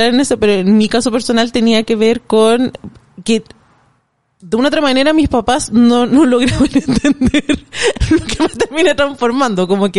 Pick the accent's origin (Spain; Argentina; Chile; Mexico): Chile; Santiago, Santiago Metropolitan Region; yo soy full santiaguina, como nunca salió de acá